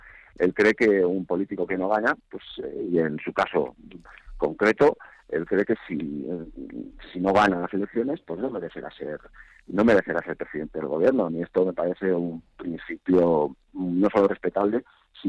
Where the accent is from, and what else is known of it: Spain